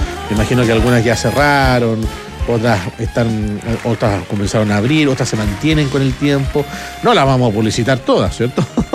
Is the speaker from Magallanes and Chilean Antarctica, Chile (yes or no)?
no; Calama, Antofagasta, Chile; soy de Calama y siempre lo escucho en mis turnos de noche en la minería